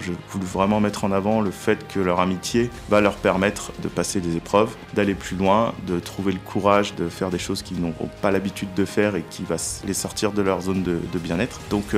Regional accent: Auvergne-Rhône-Alpes, France; now in Gleizé, France; je suis habitant de Glaizé depuis 5 ans maintenant, d'originaire plutôt de la région lyonnaise, Est Lyonnais.

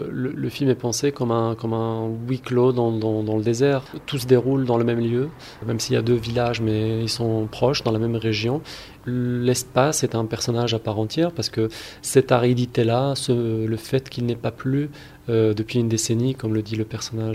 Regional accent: Morocco; Je viens du Maroc, donc j'y suis né et j'y habite.

